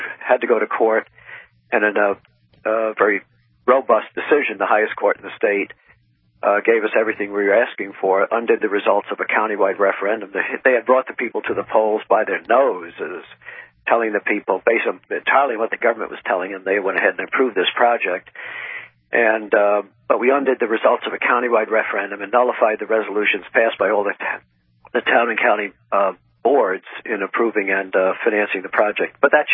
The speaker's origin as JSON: {"language": "English", "country": "United States", "said": "So I decided it was my responsibility as an American to start paying better attention"}